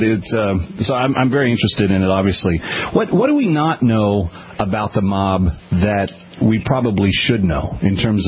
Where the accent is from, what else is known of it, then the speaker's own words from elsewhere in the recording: Texas, United States; now in New York, United States; I grew up in Texas. I've been in New York for the last 23 years or so.